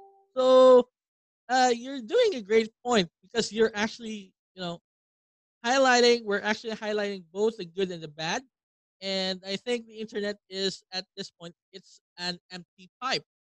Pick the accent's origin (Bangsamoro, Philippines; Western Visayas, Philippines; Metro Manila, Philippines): Western Visayas, Philippines; I'm also, I'm actually from Capiz. It's in the Visayas region.